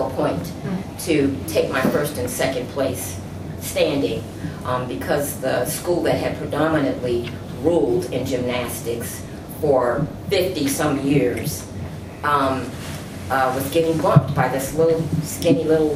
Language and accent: English; Milwaukee, Wisconsin, United States; And I'm from Milwaukee, Wisconsin, and that's where I was, in Milwaukee, Wisconsin.